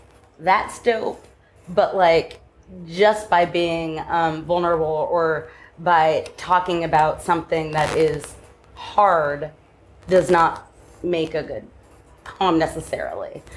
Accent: California, United States; also born or lived in New York; I grew up in California.

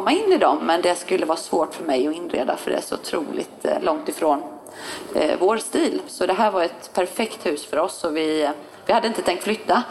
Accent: Norrland, Sweden; Och dessutom är jag uppvuxen med en mamma som tog med mig på mycket loppisar. i Norrland

